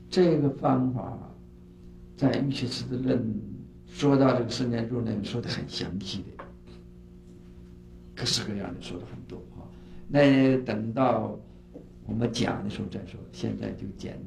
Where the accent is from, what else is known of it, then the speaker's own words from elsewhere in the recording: China; 我们中国人呢、啊、就是欢喜简略